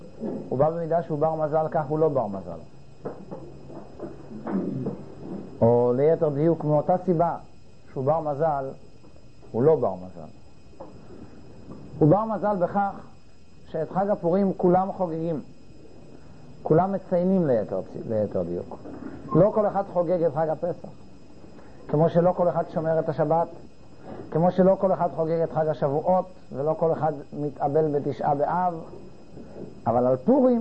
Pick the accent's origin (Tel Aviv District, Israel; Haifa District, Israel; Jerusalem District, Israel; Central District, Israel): Central District, Israel; Netanya; אבל כשהיינו ילדים והיינו רק בנתניה, נתניה הייתה הזאת יותר קטנה